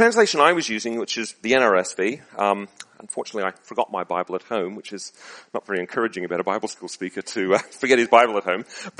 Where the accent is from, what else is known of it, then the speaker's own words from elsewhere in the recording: Australia; And I grew up in Australia, and we used to have a Bible school